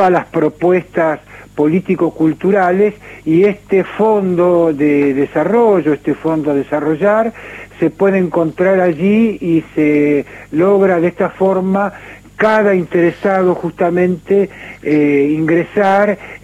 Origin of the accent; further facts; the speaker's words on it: Argentina; gran país federal que somos los argentinos